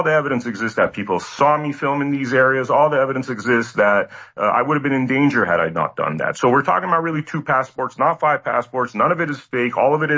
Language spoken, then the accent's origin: English; Los Angeles, California, United States; also born or lived in Toronto; I was born in Toronto, but grew up in Los Angeles, so I still have my Canadian passport